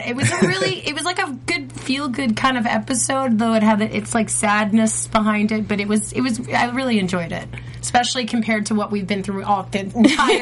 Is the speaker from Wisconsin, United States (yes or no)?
no; New York, United States; I was thinking of pizza, but I'm the New Yorker who calls it a pie, and I confuse people when I order pizza out here.